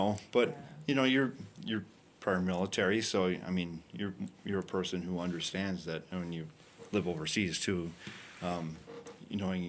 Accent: Michigan, United States; also born or lived in North Dakota; Where I grew up in Michigan, in the UP, where you get 200 inches of snow every year.

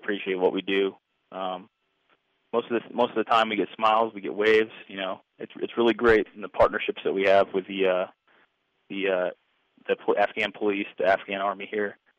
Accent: Randolph, New York, United States; I grew up in a small town south of Buffalo, New York. It's Randolph, New York. It's one of those small little villages that if you drove past it, you'd just see a small sign, one gas station, no stoplights.

